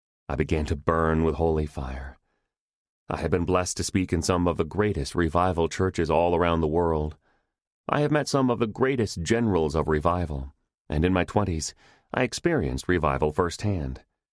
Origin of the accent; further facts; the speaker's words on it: Connecticut, United States; Being born and raised in Connecticut, you cannot help but have a thirst for awakening.